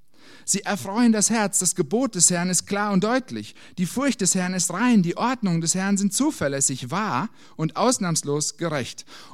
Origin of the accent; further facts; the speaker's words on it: Hesse, Germany; Ich war letzte Woche in Hessen, wo ich aufgewachsen bin